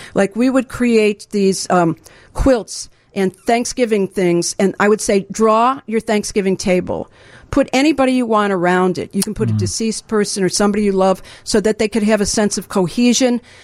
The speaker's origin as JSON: {"language": "English", "town": "Chicago", "region": "Illinois", "country": "United States", "tie": "born or raised there", "said": "I grew up in Chicago in Rogers Park."}